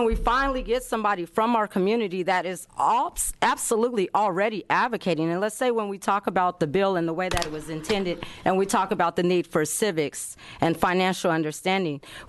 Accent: Portland, Oregon, United States; I grew up in Portland Public Schools. I'm 48 years old in September.

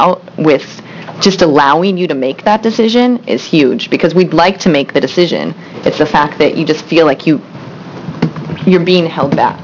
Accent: Portland, Oregon, United States; also born or lived in Stanford / Hood River; So I'm from Portland. I grew up in Portland. I went to undergrad at Stanford University, played water polo there. Came back to, oh, I worked in Hood River for a while

